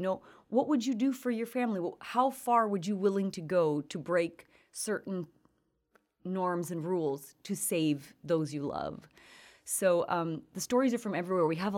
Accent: Honduras; I'm from Honduras. I was born there.

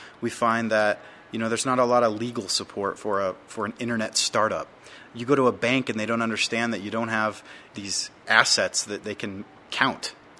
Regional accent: Lander, Wyoming, United States; I'm a Wyoming kid. I was born in Lander and grew up in Wyoming.

